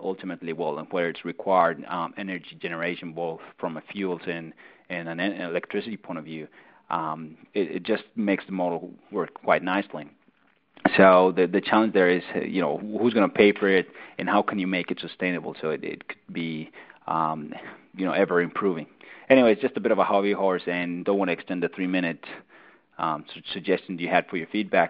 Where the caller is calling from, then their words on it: Australia; I'm calling you from Australia, so I guess I'm one of the listeners from furthest away.